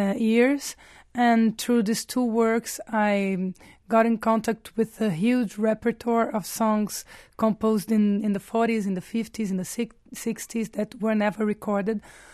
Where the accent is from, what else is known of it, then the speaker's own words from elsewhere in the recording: Rio de Janeiro, Brazil; English is a second language; Well, I was born in Rio de Janeiro